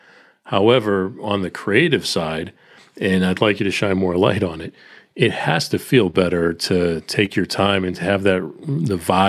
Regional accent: Boston, Massachusetts, United States; also born or lived in New York; now in Nashville, United States; I grew up in the Northeast, so Boston, New York.

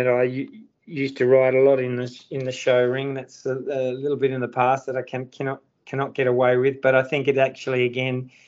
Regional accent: Perth, Western Australia, Australia; Well, I grew up in Perth, Western Australia.

